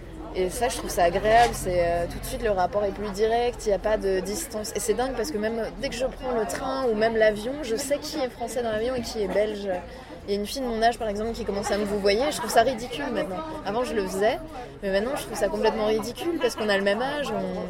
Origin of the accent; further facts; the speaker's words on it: France; accent: French; now in Belgium; Enfin, déjà, j'ai un accent français. Et dès que je reviens en France, je fais une seule bise maintenant.